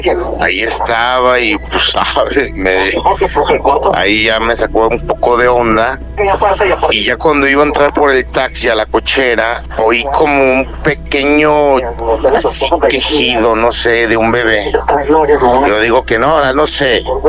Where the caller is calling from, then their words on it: Aguascalientes, Mexico; de Aguascalientes